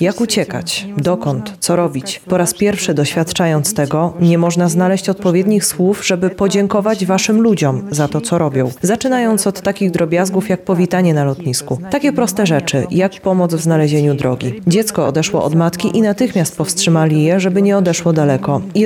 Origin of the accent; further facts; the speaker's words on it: Kyiv, Ukraine; jestem z Kijowa.